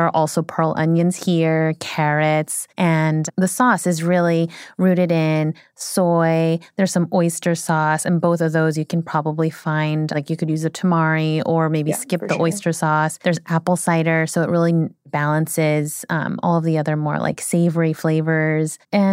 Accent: United States; So I'm Korean American, and one of the classic kind of iconic dishes in the Korean canon is a braised beef rib dish called galbijjim.

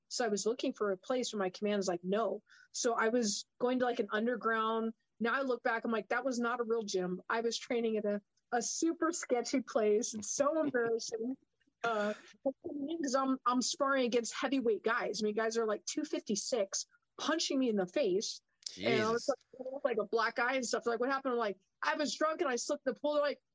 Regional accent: Okinawa, Japan; I wish it had, because I grew up in Okinawa of all places.

